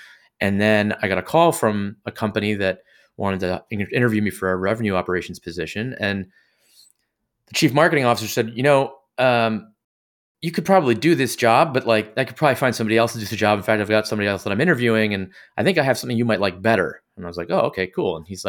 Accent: Canada; I'm a Canadian, so hockey's my thing.

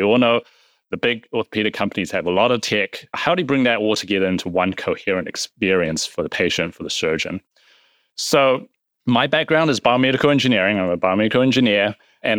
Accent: New Zealand; I'm from New Zealand.

